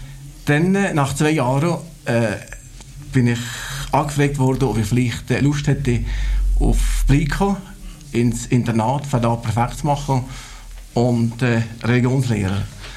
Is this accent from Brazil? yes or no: no; Unterbäch, Valais, Switzerland; Ja, ich bin in Unterbech geboren, aufgewachsen mit 2 Schwestern.